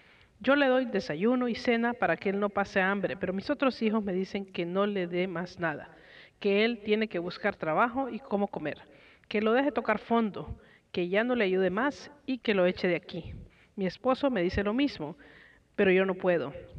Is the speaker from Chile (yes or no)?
no; Costa Rica; soy de Costa Rica.